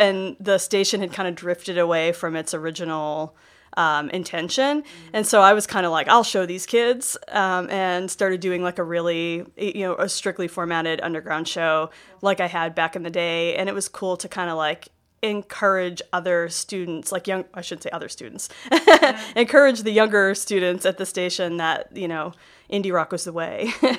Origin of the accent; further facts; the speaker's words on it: Salem, Massachusetts, United States; I grew up in the Witch City.